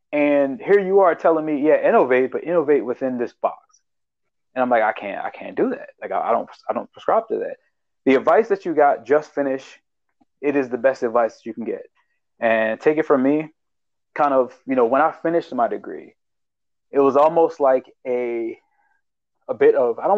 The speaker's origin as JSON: {"language": "English", "town": "Baltimore", "region": "Maryland", "country": "United States", "said": "from Baltimore, listen to my advice."}